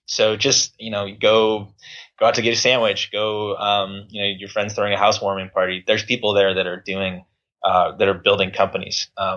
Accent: Chicago, Illinois, United States; So I'm from the Midwest. I grew up in Chicago and I went to college out in the Midwest too.

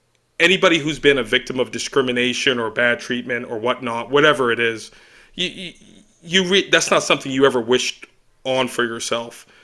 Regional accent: Massachusetts, United States; I grew up in Massachusetts. People think Massachusetts is some bastion of tolerance.

